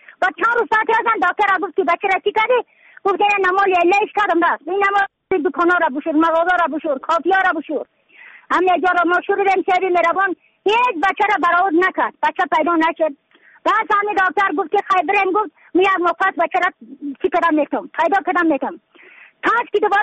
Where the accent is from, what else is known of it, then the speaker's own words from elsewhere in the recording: Badakhshan, Afghanistan; از بدخشان هستم، مرکز بدخشان، ولسوالی اتل پایان، قیره اینگ.